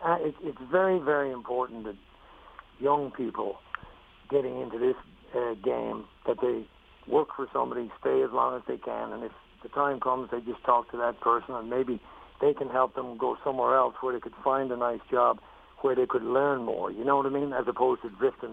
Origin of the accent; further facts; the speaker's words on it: Ireland; Obviously, growing up in Ireland, you know, it's a bit, it's different there.